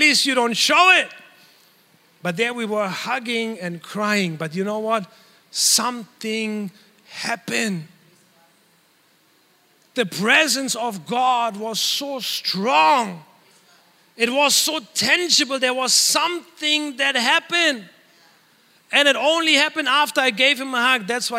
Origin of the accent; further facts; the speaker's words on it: Germany; Growing up in Germany, we had worship nights on a Friday night.